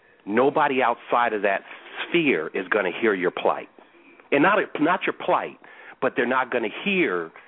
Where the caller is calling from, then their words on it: Los Angeles, California, United States; I'm calling from Los Angeles.